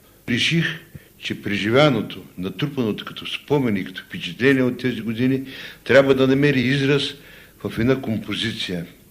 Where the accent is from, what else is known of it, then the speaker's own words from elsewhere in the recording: Kazanlak, Stara Zagora Province, Bulgaria; Роден съм и съм отраснал в Казанлък.